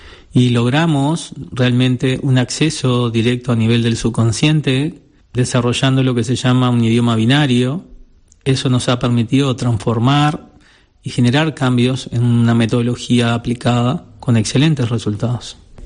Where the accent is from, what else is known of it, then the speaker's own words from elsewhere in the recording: Uruguay; tengo 57 años, soy de Uruguay.